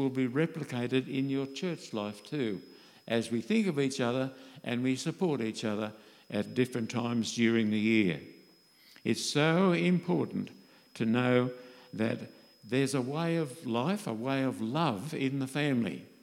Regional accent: Bankstown, New South Wales, Australia; I remember brother and sister Budgeon when I was growing up in the Church of Christ in Bankstown.

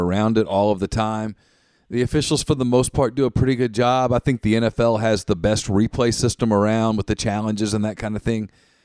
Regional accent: Louisiana, United States; I grew up in Louisiana.

